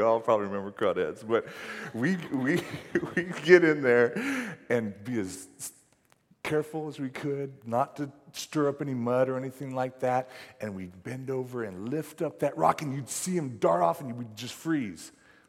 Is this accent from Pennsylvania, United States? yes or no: no; Fort Worth, Texas, United States; Growing up in Fort Worth, Texas, my mom would take my brother and I to a place called Trinity Park.